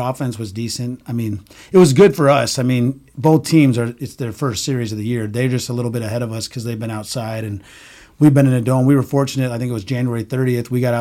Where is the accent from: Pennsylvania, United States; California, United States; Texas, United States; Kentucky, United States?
California, United States; And so I'd never been to Hawaii, and I grew up in California